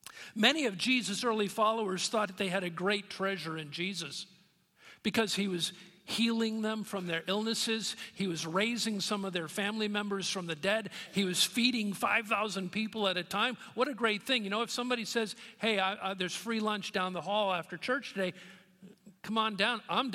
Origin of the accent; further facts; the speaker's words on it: Keene, New Hampshire, United States; I grew up in New Hampshire. New Hampshire is known as a spiritually cold place. … were upstanding citizens in the town of Keene, New Hampshire, but we were not church-going followers of Christ.